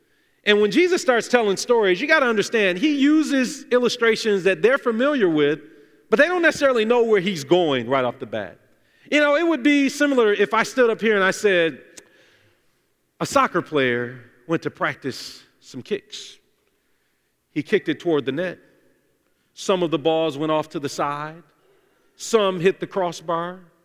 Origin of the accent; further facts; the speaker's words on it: Detroit, Michigan, United States; I was definitely more of a city person. I grew up in Detroit, 7 Mile, Illinois area.